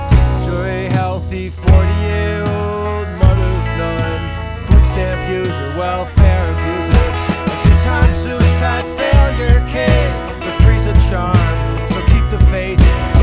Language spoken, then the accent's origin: English; Buffalo, New York, United States; And what do I know? I'm just from Buffalo.